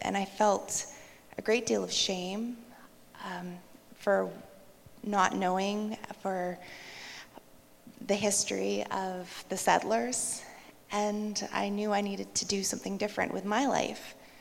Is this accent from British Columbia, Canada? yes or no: no; Cochrane, Alberta, Canada; So I grew up here in Alberta. I grew up in Cochrane, so you know that's really close to Morley.